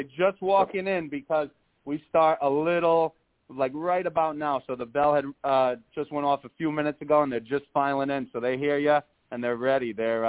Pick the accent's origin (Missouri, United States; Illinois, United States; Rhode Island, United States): Rhode Island, United States; Cranston; I've taught at Cranston West, but I've also taught in Providence. I've taught middle school, and this is – Cranston West is my favorite, though, because this is where I went to high school as a kid.